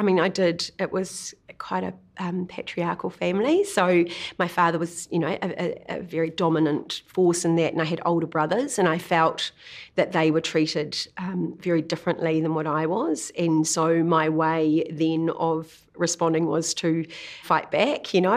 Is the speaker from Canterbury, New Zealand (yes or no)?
no; Kinloch, Waikato, New Zealand; also born or lived in Auckland; We grew up in Kinloch predominantly. We moved from Auckland to Kinloch when I was about 5 years old, and that was a very small village then, you know, on the shores of Lake Taupo, and we got to run around in bare feet.